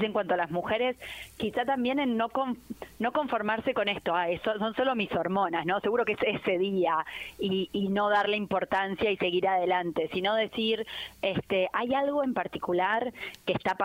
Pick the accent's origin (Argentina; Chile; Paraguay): Argentina; yo soy argentina